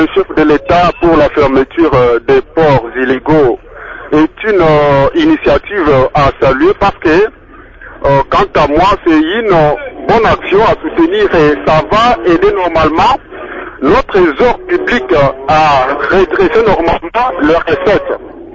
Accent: DR Congo; parce que nous sommes des Congolais

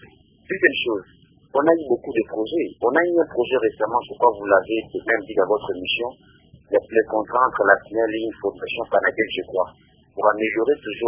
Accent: DR Congo; Et on se pose une seule question en tant que Congolais.

